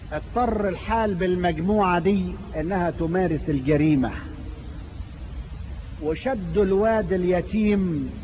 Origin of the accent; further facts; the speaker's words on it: Egypt; ده زي عندنا في مصر في القانون عشماوي